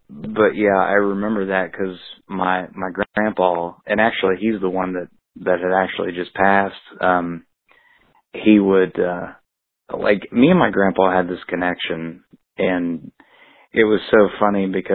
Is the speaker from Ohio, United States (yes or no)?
yes; Pomeroy, Ohio, United States; Well, originally I'm from Pomeroy, Ohio. Yeah.